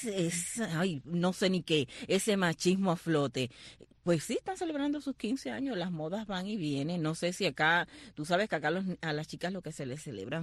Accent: Cuba; si somos los cubanos, nos reímos de nuestras propias desgracias

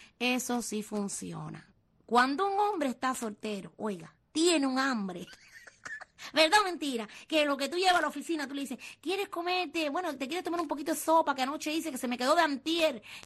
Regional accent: Cuba; Pero como buena cubana

